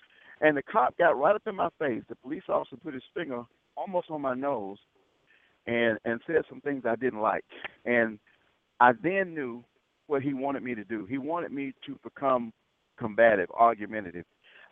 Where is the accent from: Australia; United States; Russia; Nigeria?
United States; Selma, Alabama; In the 60s, I grew up in Selma.